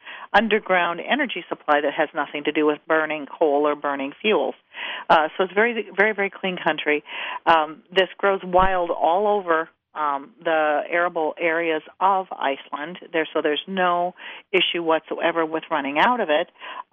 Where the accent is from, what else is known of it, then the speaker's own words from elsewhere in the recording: Midwest, United States; I always say I'm from the Midwest.